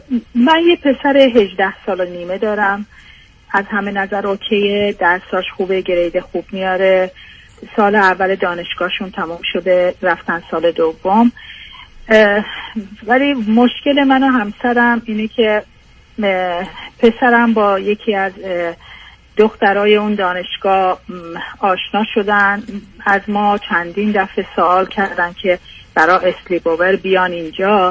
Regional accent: Iran; now in United States; من بیشتر ایرانیم تا شوهرم.

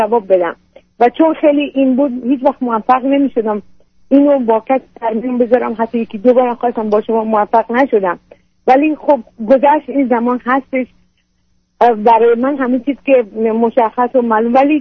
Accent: Iran; moved away as an adult; also born or lived in Germany; now in United States; بار در ایران ازدواج کردم به اجبار، همون زمان انقلاب. بعد از 9 ماه از ایران اومدم بیرون،

